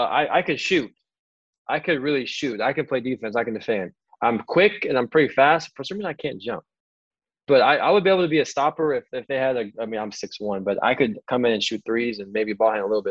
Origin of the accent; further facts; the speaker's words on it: Puyallup, Washington, United States; So I am from the Northwest, this booming town just south of Seattle called Puyallup, Washington, small town.